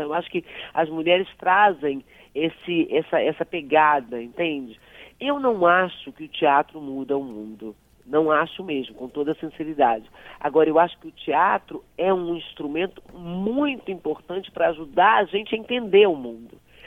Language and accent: Portuguese; Brazil; mas eu tenho muito mais recursos para enfrentá-lo do que aqui no Brasil, mesmo sendo eu brasileira, entende?